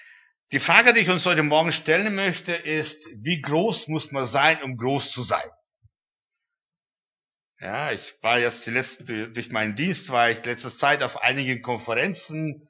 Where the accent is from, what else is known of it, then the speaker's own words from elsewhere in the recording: Russia; also born or lived in Kyrgyzstan; Ich bin in Russland geboren, aufgewachsen, habe 15 Jahre dort gelebt, meine Kinder dort verbracht in Kirgisistan.